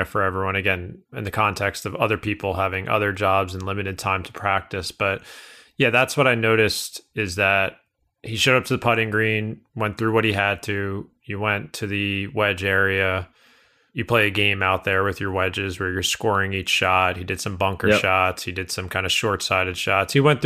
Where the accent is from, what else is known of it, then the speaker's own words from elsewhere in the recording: Northeast, United States; I'm from the Northeast.